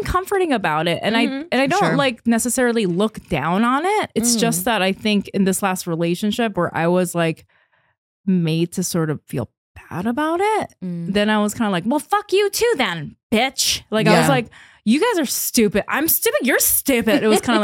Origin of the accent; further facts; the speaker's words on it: South Korea; Like from growing up in Korea